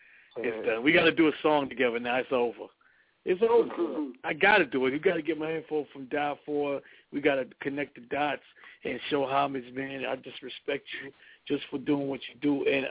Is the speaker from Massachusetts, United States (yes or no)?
no; Queens, New York, United States; now in North Carolina, United States; because I'm from Southside Jamaica, Queens. I reside in North Carolina right now, but I'm do or die South Side.